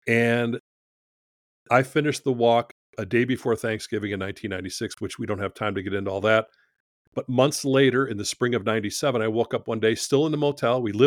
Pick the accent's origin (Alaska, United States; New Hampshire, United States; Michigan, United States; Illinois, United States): Illinois, United States; Chicago; you should give me a year's contract because I'm from Chicago. That's what we say.